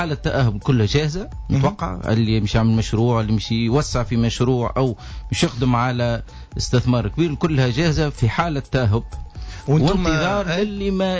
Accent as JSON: {"language": "Arabic", "country": "Tunisia", "said": "وبالتالي بلادنا تعز علينا وما نجموش نفقدوا الامل في بلادنا وفي الاستثمار في بلادنا وعوده النشاط الاقتصادي في تونس"}